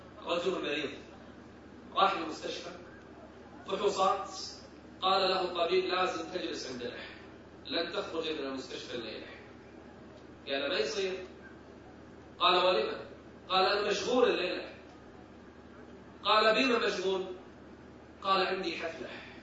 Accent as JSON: {"language": "Arabic", "country": "Kuwait", "said": "في أحد المساجد عندنا بالكويت"}